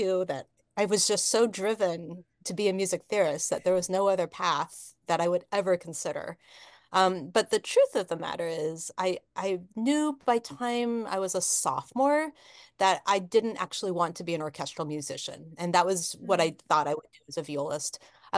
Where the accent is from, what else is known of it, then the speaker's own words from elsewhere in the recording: United States; I'm Japanese American, and I'm good at math and music.